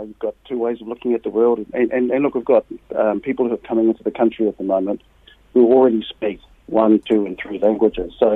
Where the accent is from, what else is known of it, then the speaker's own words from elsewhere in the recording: New Zealand; People want something that says that we are uniquely from New Zealand. That's our language. New Zealand's our language.